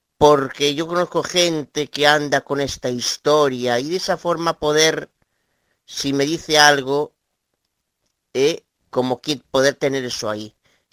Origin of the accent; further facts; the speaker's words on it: Galicia, Spain; de Galicia.